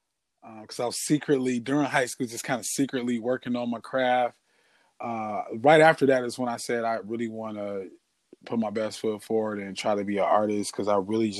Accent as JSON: {"language": "English", "town": "Chicago", "region": "Illinois", "country": "United States", "tie": "born or raised there", "also_born_or_lived": "Joliet", "said": "I grew up in Chicago. I was born in Chicago. I'm from Joliet, Illinois."}